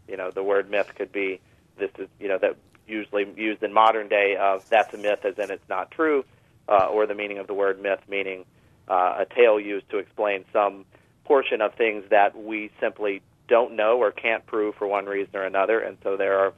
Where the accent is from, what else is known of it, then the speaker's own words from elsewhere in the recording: United States; growing up in the States, we certainly don't learn a whole lot about the African continent.